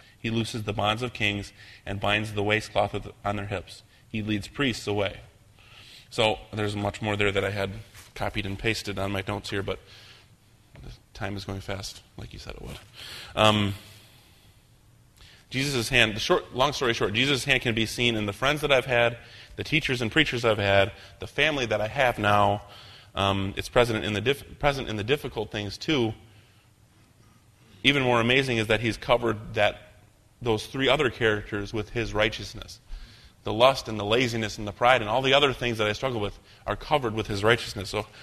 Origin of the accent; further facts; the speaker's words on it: Michigan, United States; like a boy growing up in West Michigan, his hand is there guiding every little detail